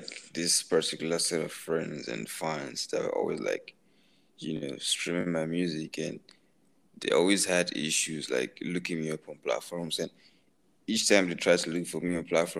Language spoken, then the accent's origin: English; Lagos, Nigeria; my folks are both from Edo State, so like born and bred in Lagos